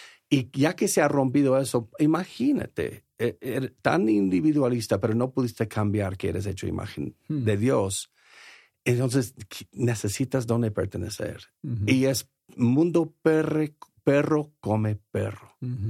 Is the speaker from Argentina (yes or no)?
no; United States; del país de donde yo soy, los Estados Unidos, somos tan individualistas.